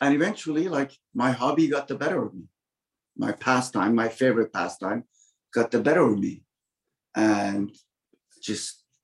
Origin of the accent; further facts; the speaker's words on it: Toronto, Ontario, Canada; I lived in Toronto, and I grew up in Scarborough partly, and in the West End of Toronto.